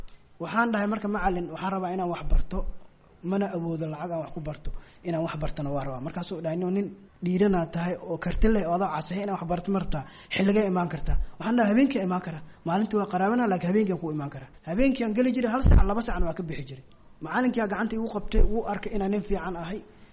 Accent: Baidoa, Bay, Somalia; born there; now in Mogadishu, Somalia; waxaan ku dhashay Baydhabo, waxaan imid Muqdisho 1995

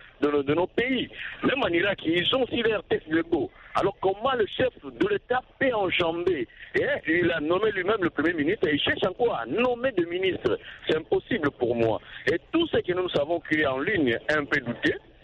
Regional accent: DR Congo

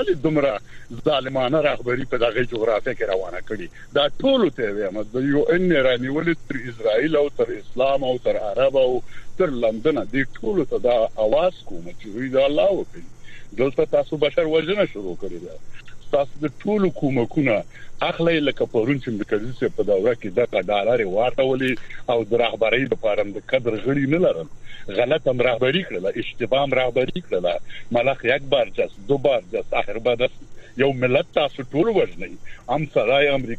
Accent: Afghanistan; moved away; زه یو افغان یم څلوېښت کاله مې وشو مهاجر یم

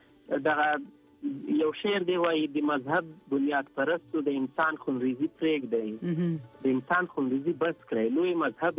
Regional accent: Paktia, Afghanistan; زه اصلن د پکتیا دی اریو بیا ما او په اریو کې اکثرا ځاګی او اوسېږي نو زم د ځاګی یم

